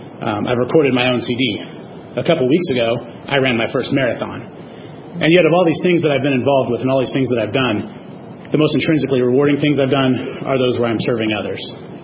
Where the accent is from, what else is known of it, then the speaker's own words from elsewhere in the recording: West Liberty, Iowa, United States; I grew up in West Liberty, a small town of about 3,500 in eastern Iowa.